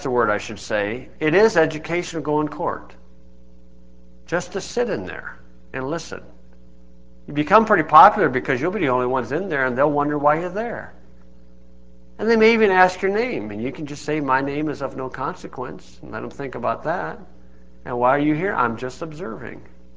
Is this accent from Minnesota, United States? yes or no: no; Indiana, United States; I said I was from Indiana.